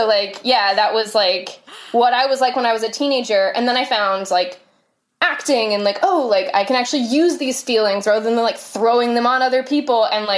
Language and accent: English; New Jersey, United States; born there; So that's the only reason I was born in New Jersey. Like, we weren't living there or anything.